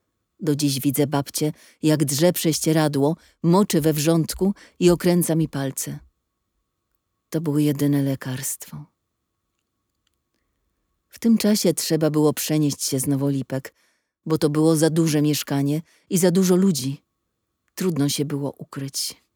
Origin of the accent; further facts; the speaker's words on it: Konin, Greater Poland Voivodeship, Poland; Zdążyłam jeszcze przez 6 lat być szczęśliwą w moim rodzinnym miasteczku Koninie, gdzie mieszkał … właścicieli wiatraków, a potem młynów i olejarni, i … ludzi bez majątku, którzy sami dochodzili do wszystkiego.